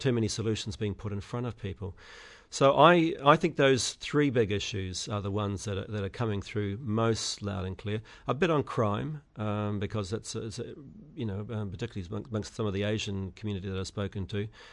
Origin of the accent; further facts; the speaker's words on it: Auckland, New Zealand; Well, look, I grew up in Auckland, and I've lived in central Auckland. We've kept a house there.